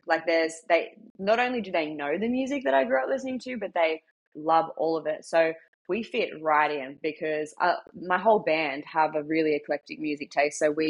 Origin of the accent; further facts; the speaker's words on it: Australia; So growing up in Australia with a love for different subcultures was definitely interesting.